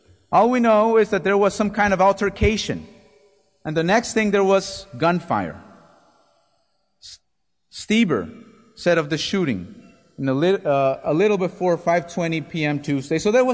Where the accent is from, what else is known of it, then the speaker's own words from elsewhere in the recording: Chicago, Illinois, United States; I live not too far away from Purdue. I'm from Chicago, as many of you know.